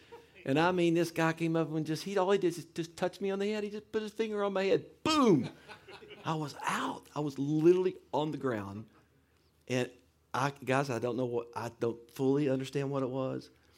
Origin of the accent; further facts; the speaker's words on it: Canova, West Virginia, United States; I grew up in Canova, West Virginia. Nobody's ever heard of it. Outside of Huntington, West Virginia